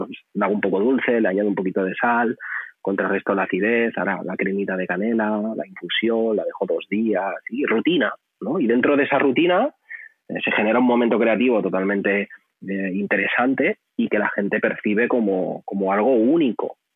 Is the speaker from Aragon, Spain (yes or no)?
no; Vilassar de Mar, Catalonia, Spain; Yo soy de Vilassar de Mar.